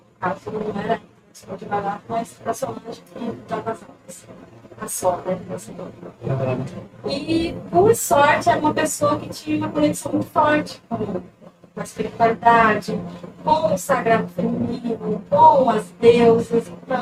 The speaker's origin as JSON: {"language": "Portuguese", "region": "São Paulo", "country": "Brazil", "also_born_or_lived": "Natal / Porto Velho", "said": "Já morei de São Paulo, sou de São Paulo, já morei em Natal, já passei um tempo em Porto Velho, né?"}